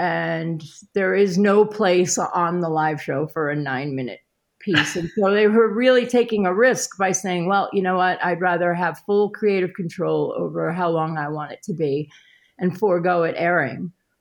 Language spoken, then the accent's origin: English; New York, United States; my college, you know, years were now completely the opposite of a kid growing up in Westchester.